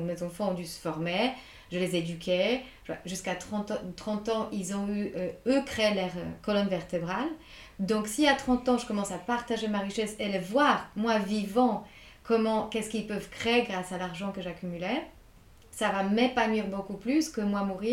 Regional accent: Poland; Moi, je suis polonaise

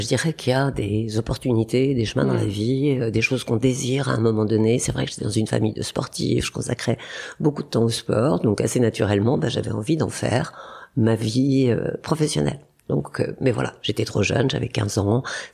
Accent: Bourgogne-Franche-Comté, France; born there; Alors, je suis née en Bourgogne, avec une vie avec des frères et sœurs, très proches de la nature

